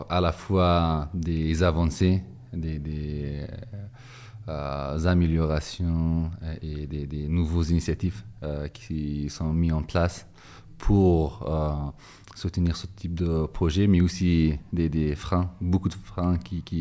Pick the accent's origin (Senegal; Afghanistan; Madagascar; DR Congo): Afghanistan; Kabul; now in France; Je suis originaire de Kaboul. Et ça fait un peu près 7 ans que j'habite en France.